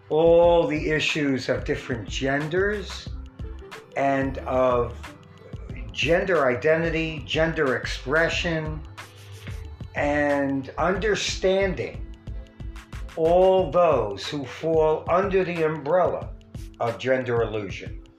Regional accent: New York City, New York, United States; I was born and raised in Hell's Kitchen, so I knew most of New York, especially Manhattan.

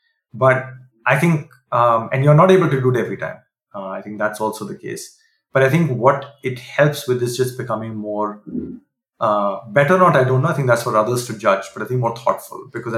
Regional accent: Delhi, India; moved away as an adult; So I grew up in Delhi, and my brother and I, we grew up in Delhi, and then we were fortunate to go to the US for our education.

